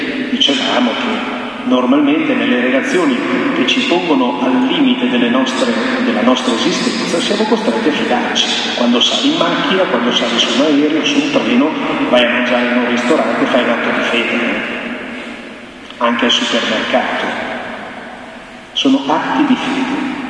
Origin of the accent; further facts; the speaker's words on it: Lombardy, Italy; now in Turin, Italy; vengo dalla provincia di Varese, sono stato qui un pochino a Monza e adesso sono a Torino in parrocchia. Sono un frate minore